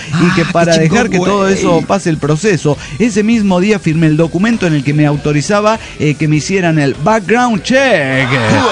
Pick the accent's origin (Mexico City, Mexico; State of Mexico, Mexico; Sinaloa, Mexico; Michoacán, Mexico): Michoacán, Mexico; Morelia; de Morelia, Michoacán.